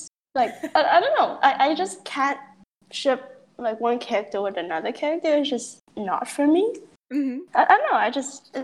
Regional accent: Canada; I'm from Canada. I'm still in high school

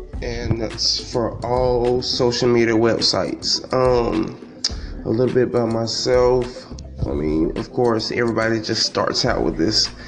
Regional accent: Los Angeles, California, United States; now in Florida, United States; Like I said, I'm from Los Angeles, 28 years old. Like I said, just kind of starting out the field. But anyways, you know, currently in Florida.

